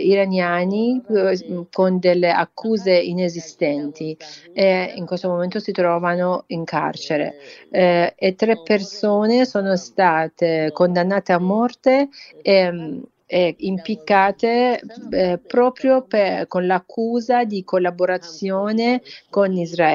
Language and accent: Italian; Iran; io sono molto dispiaciuta per le immagini che vedo del mio paese, in cui ci sono distruzioni e uccisioni delle persone.